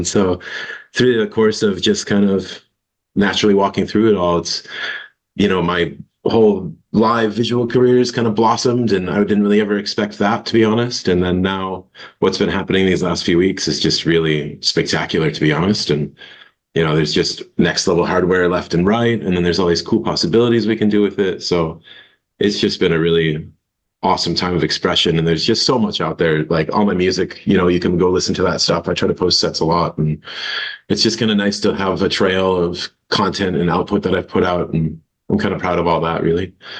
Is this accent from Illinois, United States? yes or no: yes; Chicago, Illinois, United States; just growing up in Chicago and going to the vinyl record stores